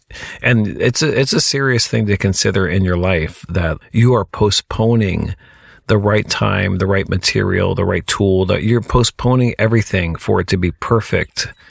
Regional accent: New York, United States; born there; I'm born in New York, and most of my damage is from New York. Of all my aunts, uncles, and grandparents, everybody's from New Jersey and New York and Northeast.

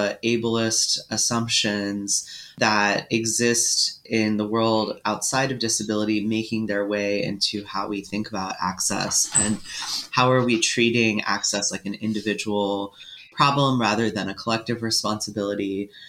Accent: United States; And I should say, and it may be obvious to your audience, that I'm from the United States.

